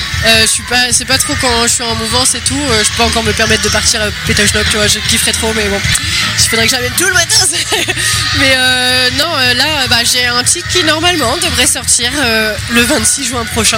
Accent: Paris, Île-de-France, France; je viens de Paris en vrai, tu vois, donc voilà. Mais la Normandie m'a adopté et pour l'instant je m'y sens pas trop mal quoi.

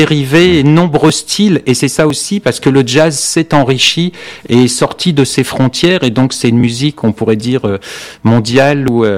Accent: Normandy, France; à l'origine, je viens d'une petite commune de Seine-Maritime

